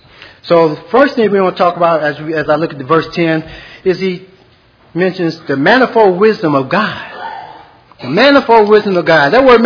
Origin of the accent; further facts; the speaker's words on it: Michigan, United States; moved away as an adult; in Michigan. That's my home state under Pastor Wilson Watkins.